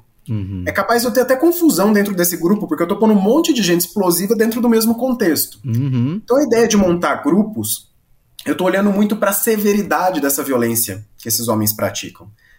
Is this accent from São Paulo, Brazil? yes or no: yes; São Paulo, Brazil; Eu que sou do interior de São Paulo